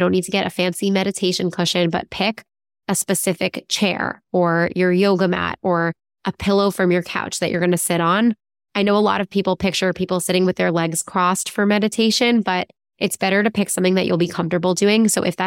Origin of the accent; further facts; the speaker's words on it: United States; I mean, I'm American, so I don't feel bad saying it, but I do not think that the American accent is soothing.